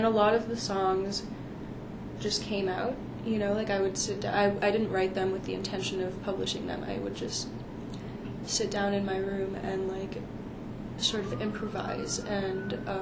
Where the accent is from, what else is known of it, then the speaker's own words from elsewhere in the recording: Boston, Massachusetts, United States; I grew up in Boston, and I traveled a fair amount as a kid